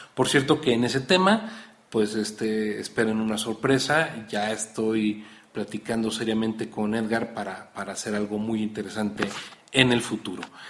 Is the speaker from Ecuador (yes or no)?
no; Mexico; por lo menos a mí como mexicano, me preocupa más